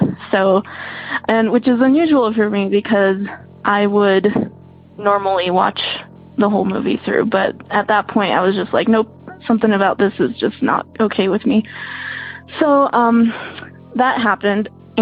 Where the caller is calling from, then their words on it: Santa Fe, New Mexico, United States; I'm calling from Santa Fe, New Mexico.